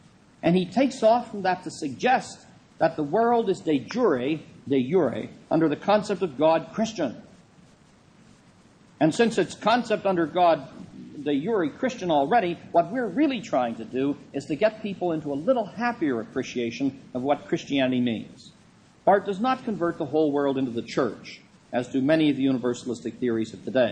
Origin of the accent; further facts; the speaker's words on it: Wales, United Kingdom; I'm a Welshman myself, and my father was, and I'm a kind of a hybrid.